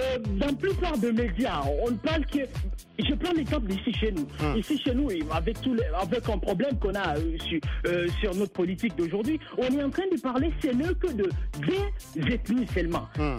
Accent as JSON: {"language": "French", "country": "Burundi", "said": "beaucoup de fois, je me rends dans des villages ici chez nous au Burundi"}